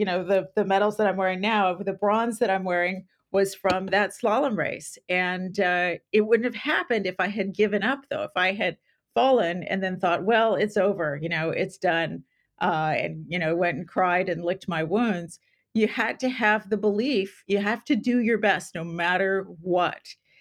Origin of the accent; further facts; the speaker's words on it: San Diego, California, United States; I grew up in San Diego where there's no snow. So I had to move away to train, move away from my family.